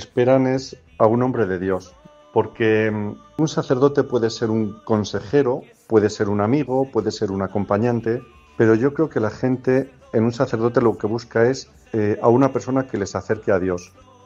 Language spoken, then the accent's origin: Spanish; Campo de Criptana, Castilla-La Mancha, Spain; Soy de Campo de Criptana. Nací el 24 de noviembre de 1974, por tanto tengo 50 años.